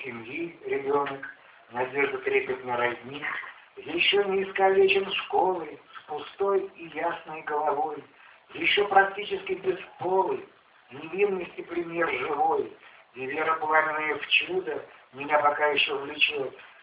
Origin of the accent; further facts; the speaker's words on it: Moscow, Russia; born there; «Марксистский переулок» — это то место, где я родился, в Москве, в 47-м году, на Таганке, там на двушке, кстати, изображен вот этот мой деревянный дом.